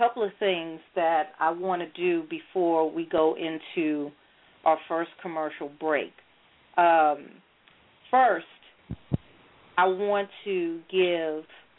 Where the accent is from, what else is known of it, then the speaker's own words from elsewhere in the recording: Crown Heights, New York, United States; who I grew up with in Crown Heights